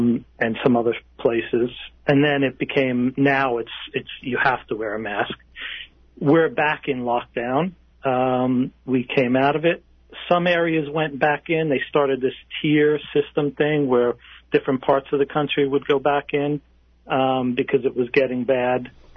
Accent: Alaska, United States; moved away as an adult; the second I say I'm from Alaska, you know, I get all the loads of questions.

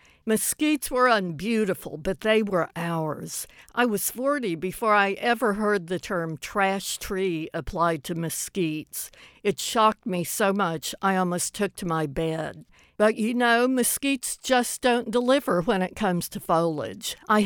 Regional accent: Texas, United States; Growing up in West Texas, I was the bookish sort of kid who got her ideas about life and seasons at the library.

